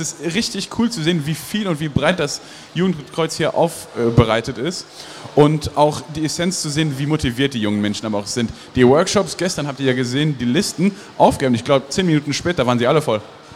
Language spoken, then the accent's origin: German; Luxembourg; Ich bin aus Luxemburg geboren und dort aufgewachsen und dann habe ich mich 7 Jahre lang ein bisschen durch die Welt gereist.